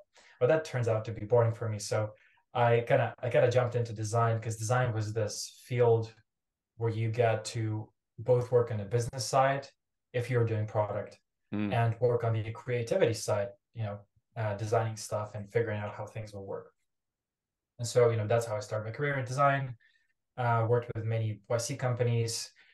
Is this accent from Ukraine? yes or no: yes; Ukraine; English is a second language; moved away as an adult; now in United States; So my background, I'm originally from Ukraine, born and raised in Ukraine. Moved to the United States right before COVID hit.